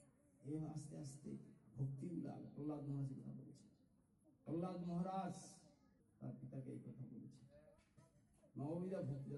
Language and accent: Bangla; Nabadwip, West Bengal, India; born there; আমি গৌরাঙ্গের ভক্ত, আমি গৌরাঙ্গের ভক্ত, আমি গৌরাঙ্গ মহাপুর বাড়ির দেশে জন্মগ্রহণ করেছি, আমি নবদ্বীপে জন্মগ্রহণ করেছি, আমি বাংলায় জন্মগ্রহণ করেছি